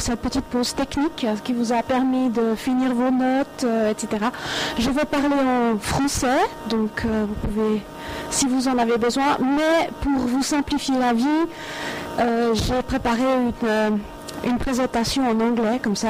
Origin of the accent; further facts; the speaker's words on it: Switzerland; pardon, je suis suisse, 94